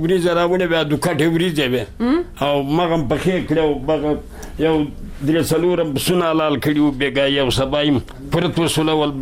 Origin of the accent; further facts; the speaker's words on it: Kabul, Afghanistan; زه د کابل دی ولایت.